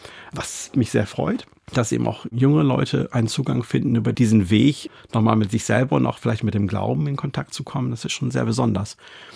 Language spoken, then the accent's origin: German; Lower Saxony, Germany; Oder ich komme selbst persönlich aus Ostfriesland eigentlich.